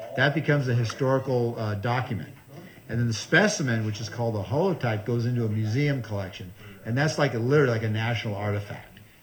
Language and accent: English; Monterey, California, United States; because I grew up in Monterey, so I was out diving all the time.